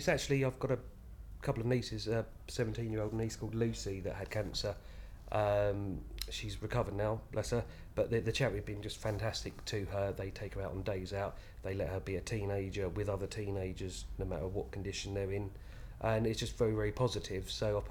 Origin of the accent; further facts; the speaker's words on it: Hove, South East England, United Kingdom; I'm from Hove in East Sussex and I'm 35.